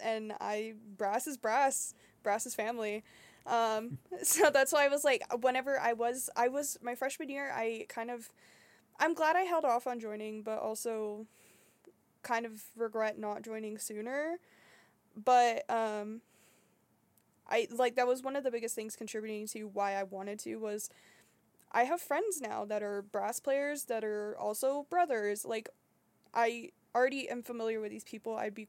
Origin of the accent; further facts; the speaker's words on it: the South, United States; So I'm from the South. Gendered things are still way bigger in the South than the South would like to admit.